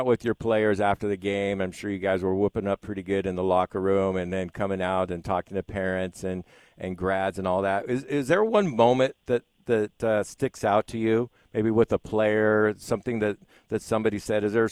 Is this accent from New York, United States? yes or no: no; Dinuba, California, United States; I grew up in Dinuba, and so there were some people that I haven't seen in 20, 30 years